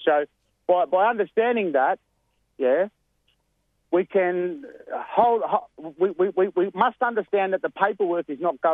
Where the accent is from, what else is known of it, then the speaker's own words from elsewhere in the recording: Victoria, Australia; So me in particular, I'm a sovereign nation man of Jaburong. That's the country I come from. That's the land that I descend from.